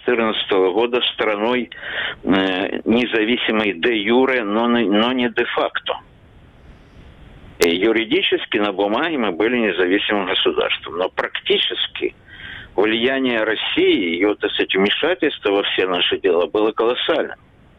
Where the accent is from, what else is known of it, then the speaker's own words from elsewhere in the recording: Sevastopol, Ukraine; поеду к себе домой в Севастополь, потому что я севастополец в 4-м поколении, а крымчанин в 9-м.